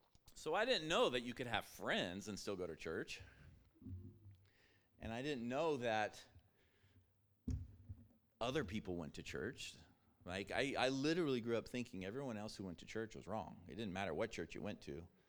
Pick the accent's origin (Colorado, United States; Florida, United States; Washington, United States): Washington, United States; Toppenish; So we moved to Toppenish, and I spent quite a few years growing up in Brother Davenport's church, Jim Davenport, who many of you know, and sat under him for quite a few years.